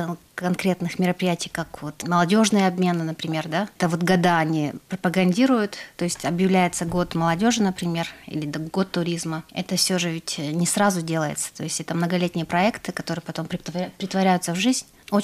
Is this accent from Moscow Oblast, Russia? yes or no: no; Sakha Republic, Russia; now in Dalian, China; поскольку я сама из Якутии, и якутскую культуру также в том числе начала пропагандировать именно на территории Китая